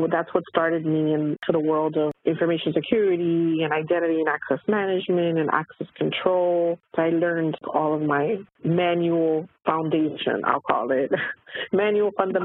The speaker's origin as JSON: {"language": "English", "town": "New York City", "region": "New York", "country": "United States", "said": "When I came back home from university, I'm originally from New York City."}